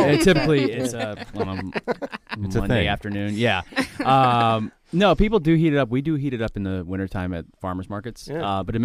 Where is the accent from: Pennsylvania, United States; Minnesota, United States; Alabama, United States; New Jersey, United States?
Alabama, United States; Well, we're originally from Alabama, my wife and I, Chastity, and our other business partner, Sebastian Kegel